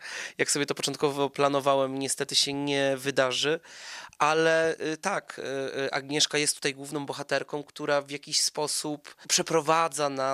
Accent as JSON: {"language": "Polish", "town": "Wrocław", "region": "Lower Silesian Voivodeship", "country": "Poland", "said": "Jestem wrocławianinem, chodziłem do szkoły najpierw przy ulicy Menniczej, potem na Kołłątaja."}